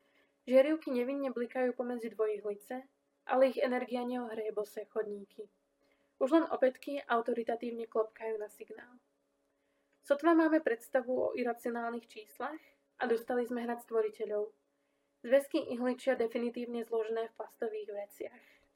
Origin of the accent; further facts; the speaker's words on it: Košice, Košice Region, Slovakia; pochádzam z Košíc a pracujem v redakcii časopisu